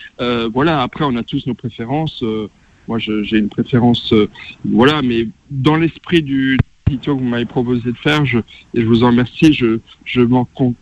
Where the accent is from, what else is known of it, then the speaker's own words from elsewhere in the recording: France; en tant que Français, moi je ne suis pas ressortissant d'un de ces pays, ni originaire d'un de ces pays